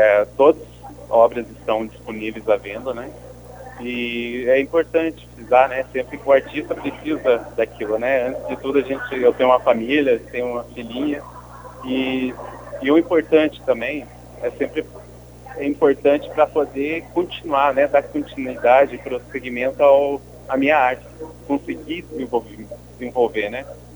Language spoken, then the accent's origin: Portuguese; União da Vitória, Paraná, Brazil; Que eu nasci e cresci aqui na União, morei até 2002 aqui.